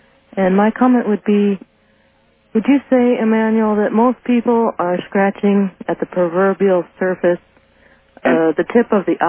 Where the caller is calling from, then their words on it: Los Angeles, California, United States; Yes, I'm calling from Los Angeles.